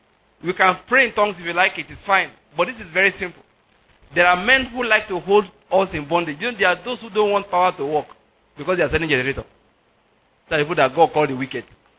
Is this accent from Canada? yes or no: no; Nigeria; We're all from Nigeria, we'll do something.